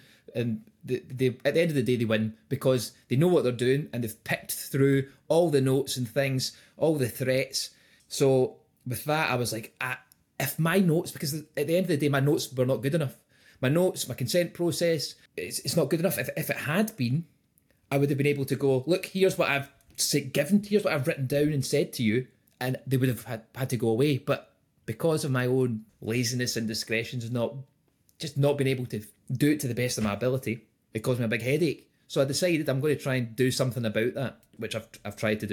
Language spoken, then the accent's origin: English; Glasgow, Scotland, United Kingdom; I'm a dentist from Glasgow in Scotland. I studied up in Dundee